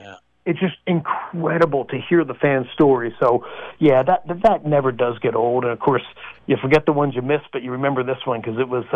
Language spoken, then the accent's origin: English; Philadelphia, Pennsylvania, United States; moved away as an adult; now in New York, United States; You know, I grew up in Philly when the Broad Street Bullies were winning.